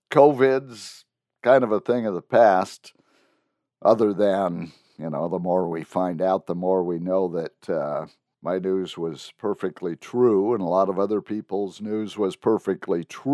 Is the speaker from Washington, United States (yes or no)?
yes; Colville, Washington, United States; I'm from Colville, Washington, and yeah, I know. Eastern Washington's different